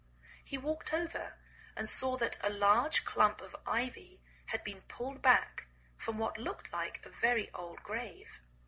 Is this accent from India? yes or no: no; England, United Kingdom; now in United States